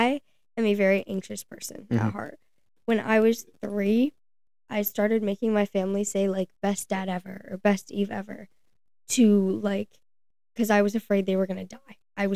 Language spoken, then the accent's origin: English; Ireland; Yeah, I'm very Irish.